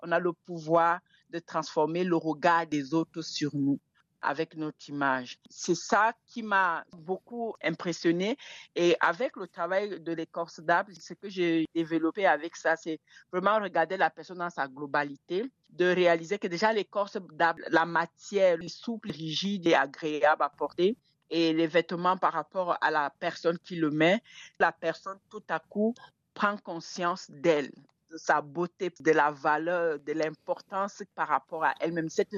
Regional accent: Cameroon; moved away as an adult; also born or lived in Geneva / Paris; Je suis partie du Cameroun en 1996 pour les études à Genève

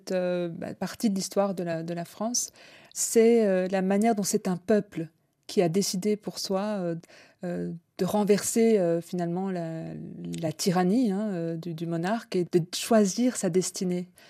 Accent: Belgium; d'être née et d'avoir grandi en Belgique. Et puis au-delà de ça, j'ai vécu plus de 15 ans peut-être en dehors de la Belgique.

